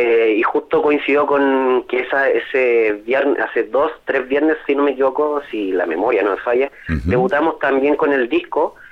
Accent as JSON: {"language": "Spanish", "town": "Santiago", "region": "Santiago Metropolitan Region", "country": "Chile", "said": "Sí, somos de Santiago, principalmente, bueno, nosotros ensayamos en Pedro Aguirre Cerda, pero podríamos decir que somos capitalinos."}